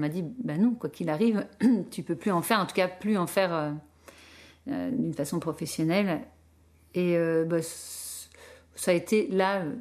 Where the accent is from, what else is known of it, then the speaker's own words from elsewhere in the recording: Clermont-Ferrand, Auvergne-Rhône-Alpes, France; Ben moi, j'ai grandi en France, en Auvergne, dans une ville assez populaire qui s'appelle Clermont-Ferrand. Et j'ai grandi dans un quartier HLM. Dans des grandes tours